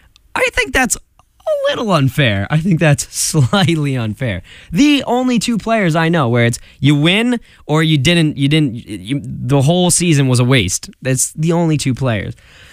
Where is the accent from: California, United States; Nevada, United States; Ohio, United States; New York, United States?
New York, United States; I'm from the New York area, and I was rooting for the Patriots. I go to college in Boston, so it's kind of okay.